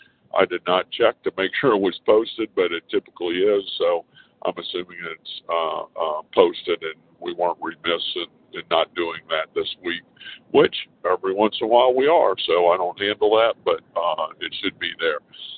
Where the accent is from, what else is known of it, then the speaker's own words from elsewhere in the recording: Austin, Texas, United States; I'm from Austin, Texas, as most of you know